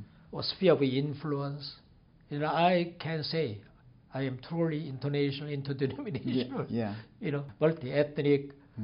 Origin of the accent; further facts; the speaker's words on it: South Korea; English is a second language; moved away as an adult; also born or lived in Philippines; So, you know, I was born and raised in Korea.